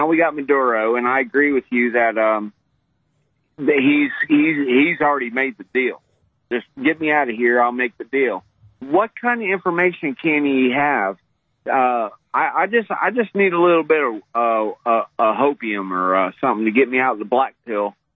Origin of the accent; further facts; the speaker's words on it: United States; No, not Venezuelan. I'm American.